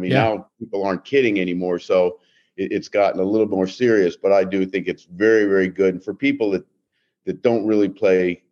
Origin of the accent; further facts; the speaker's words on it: Miami, Florida, United States; I grew up in Miami, and my whole life I always thought I was going to be a professional tennis player